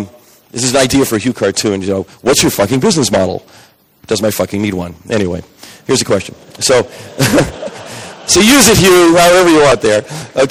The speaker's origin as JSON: {"language": "English", "region": "New Jersey", "country": "United States", "tie": "born or raised there", "said": "I grew up in New Jersey, which is which is the fucking state or the fucking garden state"}